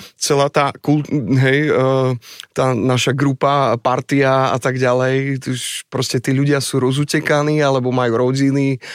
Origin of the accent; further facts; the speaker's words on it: Košice, Košice Region, Slovakia; now in Prague, Czech Republic; Ja som Košičan, áno, áno.